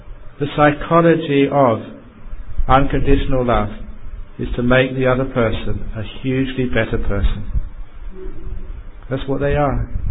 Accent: London, United Kingdom; Because as a young man growing up in London, if you haven't read the story, this is in the book, but I'm telling it again, I just delighted in music.

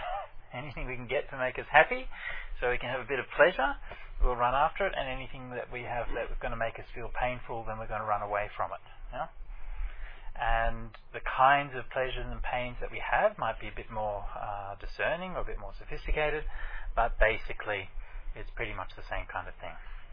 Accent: Australia; So this is something which, as an Australian man, I can't speak on from experience, okay?

